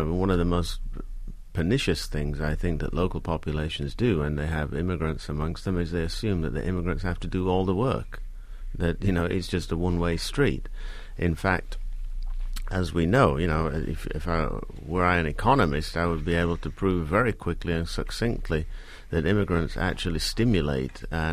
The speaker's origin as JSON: {"language": "English", "region": "England", "country": "United Kingdom", "said": "You know, the truth is I only realized I was English when I went to live in Scotland after I graduated. Until then, I'd assumed that I was British."}